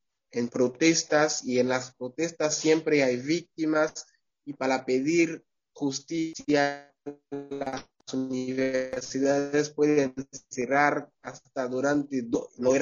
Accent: Port-au-Prince, Ouest, Haiti; also born or lived in Les Cayes; Pero yo me vi creciendo en Puerto Príncipe. Y ahí fui a la escuela, hice todos mis primarios, mis secundarios

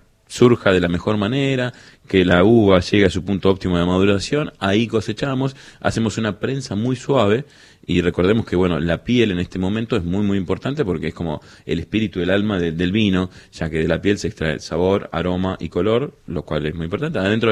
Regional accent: Buenos Aires, Argentina; born there; Nací en Parque Patricio, en la maternidad Sardá.

